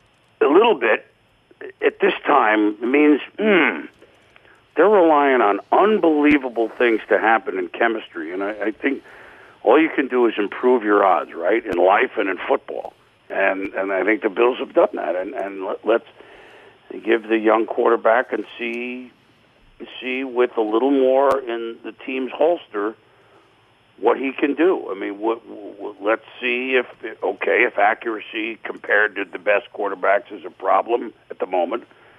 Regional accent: New England, United States; You know, I grew up in New England.

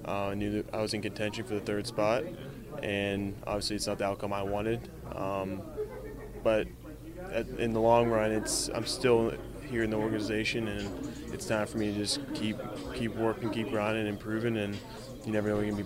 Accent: Pittsburgh, Pennsylvania, United States; growing up in Pittsburgh, now I'm staying here.

